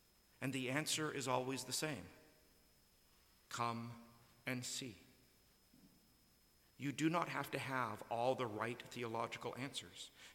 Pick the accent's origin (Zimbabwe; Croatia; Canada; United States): Canada; British Columbia; also born or lived in Kitimat, British Columbia; I was born in Kitimat, British Columbia, the northern coast of BC. I don't identify as coming from Kitimat. I identify as coming from Vancouver Island. That's where I was raised.